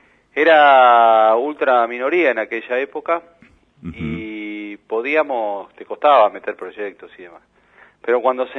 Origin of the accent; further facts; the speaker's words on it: Béccar, Buenos Aires Province, Argentina; Yo soy de Bécar, Punta Chica. Punta Chica no es solo San Fernando, es Punta Chica, sí, una parte es San Isidro.